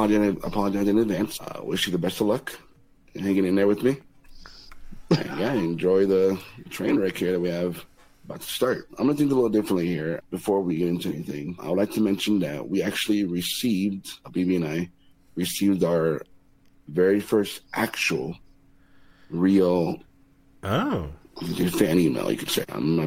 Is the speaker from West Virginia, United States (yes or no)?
no; Texas, United States; now in Utah, United States; I was pretty much born and raised in Texas. Currently, I'm living now in Utah.